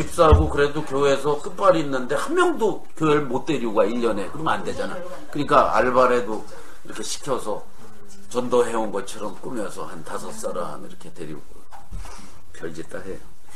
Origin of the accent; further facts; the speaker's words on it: Goesan, North Chungcheong, South Korea; born there; 나도 그런 데서 태어났지만 충청북도 괴산군 불정면 목도리 전기도 없었어요.